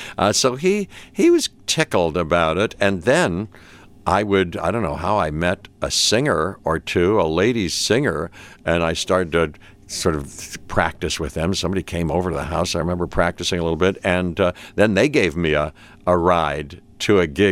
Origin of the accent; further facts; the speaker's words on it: Pittsburgh, Pennsylvania, United States; I'm from Pittsburgh originally, and she was a friend of my mom's, Shirley, and she would come over